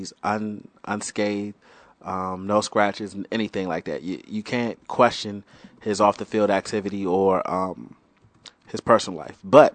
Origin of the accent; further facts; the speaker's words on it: Maryland, United States; We're from the Washington D.C. area, PG County to be exact.